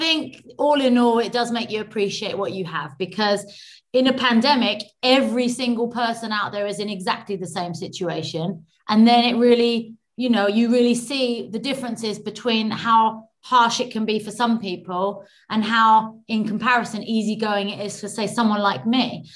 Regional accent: United Kingdom; Happy hour. That's right. I'm British.

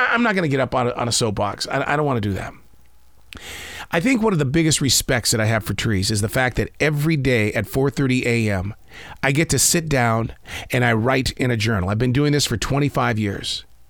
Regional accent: Billings, Montana, United States; Now I grew up in Billings. Now, there's trees there, but it's kind of like in the open fields of Montana when you go to Billings. It's like the prairie, the plains.

